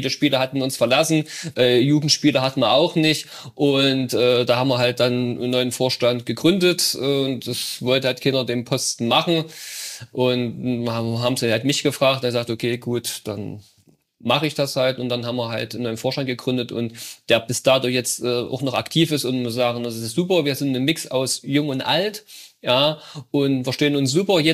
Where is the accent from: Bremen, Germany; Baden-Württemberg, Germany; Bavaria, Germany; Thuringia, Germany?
Thuringia, Germany; Bommersroda; ja, ich komme aus Bommersroda